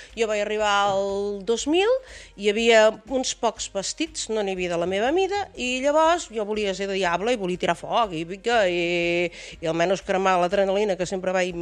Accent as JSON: {"language": "Catalan", "town": "Riudoms", "region": "Catalonia", "country": "Spain", "said": "Jo sóc de Riudoms."}